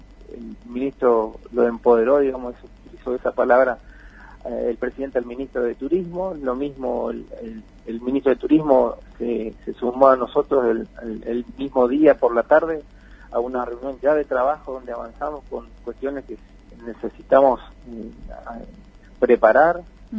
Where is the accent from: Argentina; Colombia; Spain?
Argentina; Iguazú, Misiones; somos los de Iguazú que tenemos que estar involucrados, ¿no?